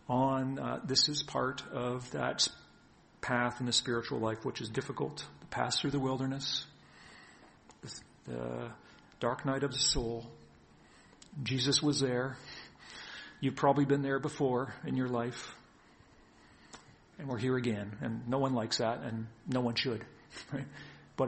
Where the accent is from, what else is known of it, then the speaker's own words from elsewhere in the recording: New Brunswick, Canada; I'm originally from New Brunswick, and then served in Nova Scotia.